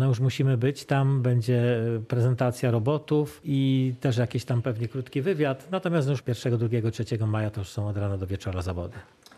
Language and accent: Polish; Subcarpathian Voivodeship, Poland; żeby to było widać, że jesteśmy tu z Podkarpacia.